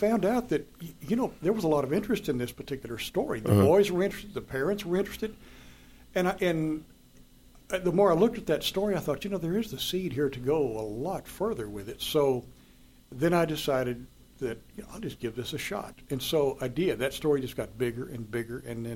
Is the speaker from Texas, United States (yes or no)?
yes; Texas, United States; Growing up in West Texas, we had this legend that was going around about the Marfalites.